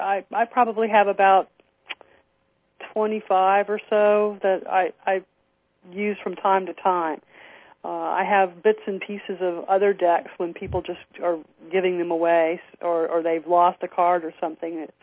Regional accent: the South, United States; Since I'm from the South, sometimes people think … A-L, but no … like the bird.

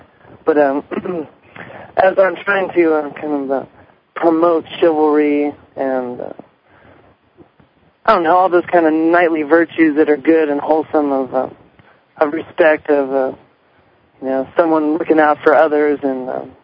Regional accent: Sacramento, California, United States; born there; Yeah, I was born in Sacramento.

